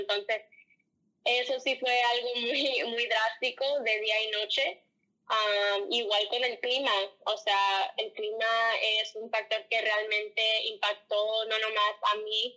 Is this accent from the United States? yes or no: yes; Racine, Wisconsin, United States; now in San Antonio, United States; donde crecí ahí en Racine, y entonces poniéndome a pensar en el presente aquí en San Antonio, en Texas